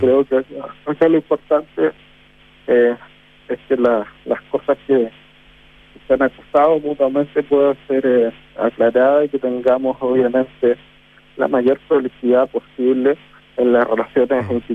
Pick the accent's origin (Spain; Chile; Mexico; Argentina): Chile; nos una como chilenos y chilenas